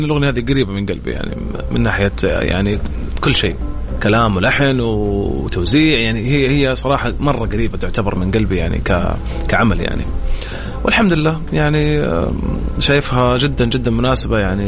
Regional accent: Saudi Arabia; احنا الان مركزين يعني كسعوديين او فنانين سعوديين

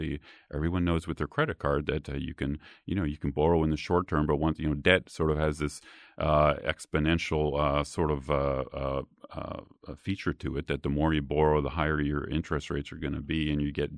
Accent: Canada; So I grew up in Canada, for example, in the early 1990s.

